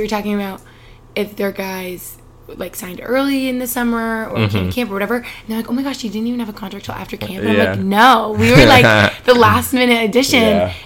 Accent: Northeastern United States, United States; And we're both from the Northeast.

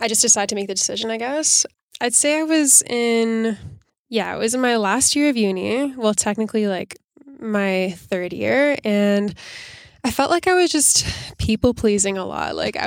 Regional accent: Toronto, Ontario, Canada; born there; So I was born in Toronto, but I didn't actually grow up in Toronto.

